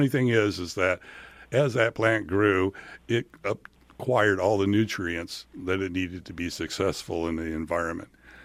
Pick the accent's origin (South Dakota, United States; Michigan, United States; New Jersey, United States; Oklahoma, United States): Michigan, United States; I grew up in Michigan, so we had a lot of similarities, water, forest, clay.